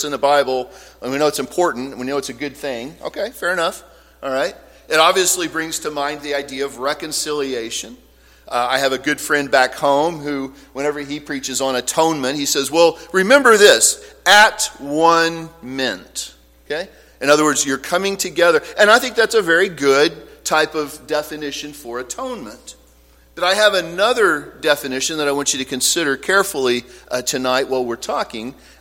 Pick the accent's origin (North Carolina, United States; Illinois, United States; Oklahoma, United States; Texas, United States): Oklahoma, United States; But I'm from Oklahoma, and that means land of the red man.